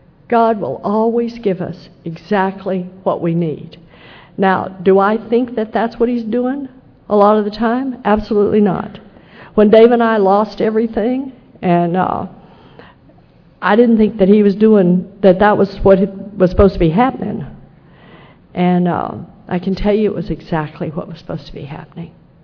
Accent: Texas, United States; And when I grew up in Texas, when I was a little girl, the Baptists hated the Catholics.

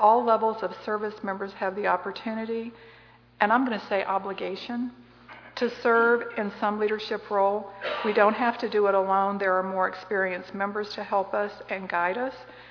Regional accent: Tennessee, United States; So, I grew up in Tennessee. When I was 2, my brother was 4, my sister wasn't quite born yet. My father abandoned us. It was a coal mining town.

